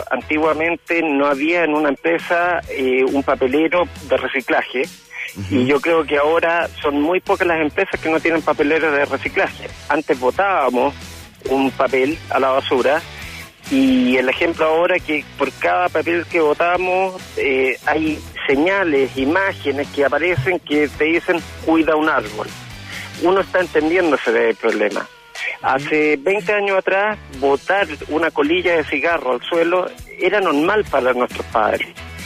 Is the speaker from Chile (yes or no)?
yes; Chile; Como el último consumidor somos todos los chilenos, los que vamos a pagar somos nosotros.